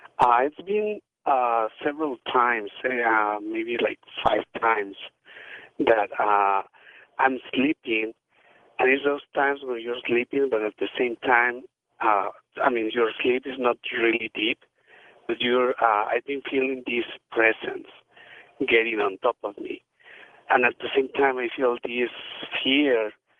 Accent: Mexico City, Mexico; even one time I'm from Mexico City, and I went visit my family, and that happened over there too.

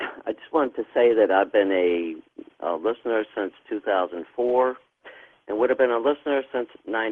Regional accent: Washington, D.C. area, United States; It was Howard County, Maryland. I grew up outside of Washington, D.C.

